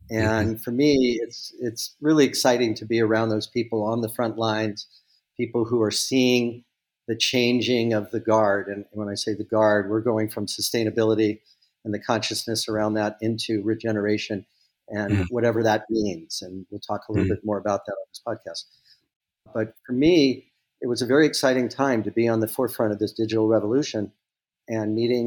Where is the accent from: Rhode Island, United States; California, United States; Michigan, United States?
California, United States; Los Angeles; I grew up mostly in Los Angeles, and I was around the entertainment industry